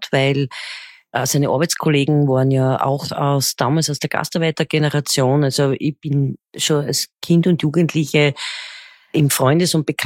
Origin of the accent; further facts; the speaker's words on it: Austria; wie man bei uns in Österreich sagt.